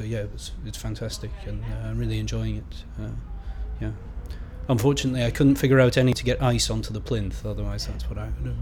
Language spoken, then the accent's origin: English; Aberdeen, Scotland, United Kingdom; moved away as an adult; now in London, United Kingdom; Yeah, I've been in Aberdeen and brought up in Aberdeen till I was 18. And then, I mean, my family still live in Aberdeen, so I'm still back in Aberdeen a lot.